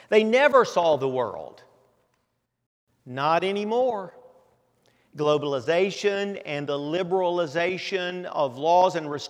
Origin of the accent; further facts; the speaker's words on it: Tennessee, United States; also born or lived in Florida / South Carolina / Kentucky; I was born in Florida, I was raised in Tennessee. After Connie and I got married, a few years later, we moved to South Carolina, where I went to Bible college. We moved back to Tennessee.